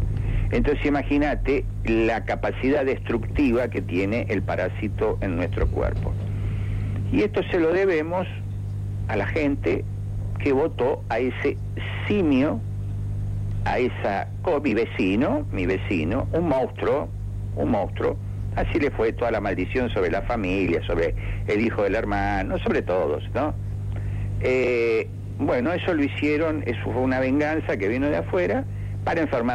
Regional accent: Argentina; Bueno, los argentinos estamos en la misma situación.

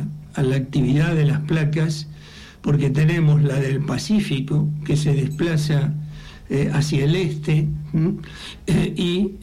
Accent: La Plata, Buenos Aires Province, Argentina; En primer lugar, yo soy platense

